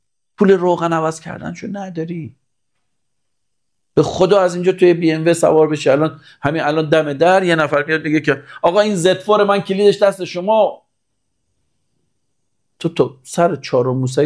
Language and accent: Persian; Nishapur, Razavi Khorasan, Iran; ما بچه نیشابوریم